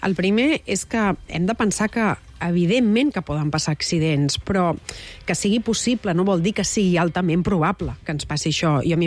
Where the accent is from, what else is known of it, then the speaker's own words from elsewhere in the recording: Catalonia, Spain; Jo també sóc del Maresme com ell, i també hi ha busos que anaven amb retard